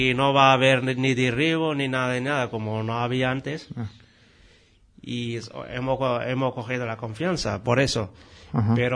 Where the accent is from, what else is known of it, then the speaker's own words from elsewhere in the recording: Larache, Tanger-Tetouan-Al Hoceima, Morocco; now in Spain; Pues he llegado a España porque estuve buscando un futuro mejor que lo que tenía en mi país.